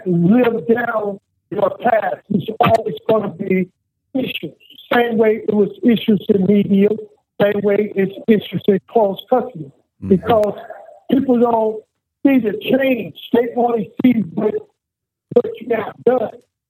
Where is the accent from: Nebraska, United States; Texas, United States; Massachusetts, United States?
Massachusetts, United States; Boston; also born or lived in St. Louis, Missouri; I grew up in Boston, Massachusetts. I was born in St. Louis, Missouri. That's where my family originated from. And I came to Washington to visit my older brother.